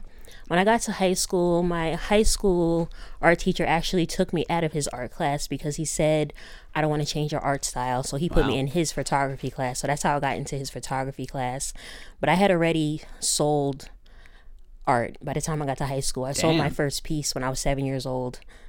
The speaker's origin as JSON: {"language": "English", "region": "New York", "country": "United States", "said": "I'm from Westchester County, New York."}